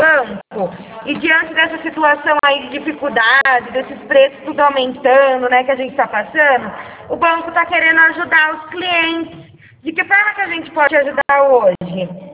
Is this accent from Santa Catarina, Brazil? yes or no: no; São Carlos, São Paulo, Brazil; Ah, porque aqui em São Carlos, a gente é de São Carlos, né?